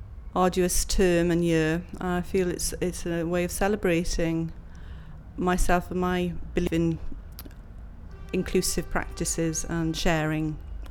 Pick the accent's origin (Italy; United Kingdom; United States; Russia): United Kingdom; Neath, Wales; I'm born 25th of the 4th, 1952, and I'm from Neath, South Wales, Skewin, Neath, South Wales.